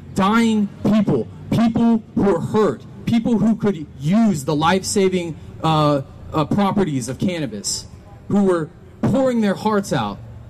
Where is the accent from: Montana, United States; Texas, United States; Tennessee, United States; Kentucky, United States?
Texas, United States; Denton; I'm from the DFW community. I was born and raised here. I grew up in Denton County, actually, at Denton, Texas.